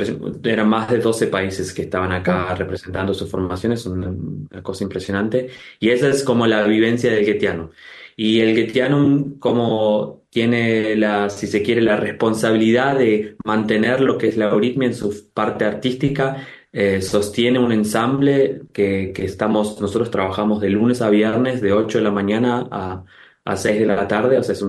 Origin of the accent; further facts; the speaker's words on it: Buenos Aires, Argentina; moved away as an adult; now in Europe; nací en Buenos Aires y fui a la escuela en Buenos Aires, a la escuela San Miguel en Villa Adelina, una escuela Waldorf.